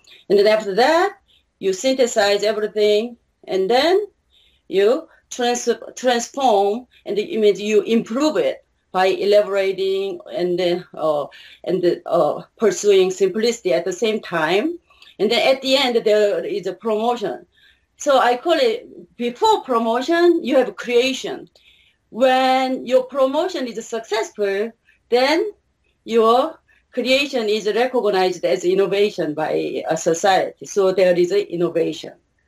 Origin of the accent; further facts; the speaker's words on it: South Korea; English is a second language; So, I started reading all the parenting books in Korean. I'm from Korea, right?